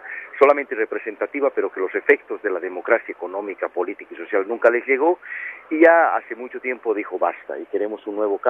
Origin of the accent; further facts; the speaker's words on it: Bolivia; now in Paraguay; soy ciudadano boliviano y he estado hasta el año pasado viviendo en mi querido país. Y ahora, bueno, me toca cumplir funciones, el que las hago con mucho agrado en Paraguay